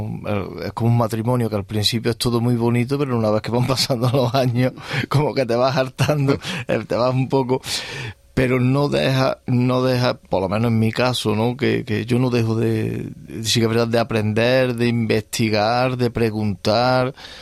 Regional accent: Andalusia, Spain; como hablamos los andaluces, como los españoles, ¿no?

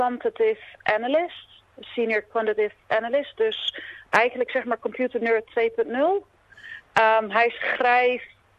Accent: Assen, Drenthe, Netherlands; Maar ik kom oorspronkelijk uit Assen, dus uit Drenthe.

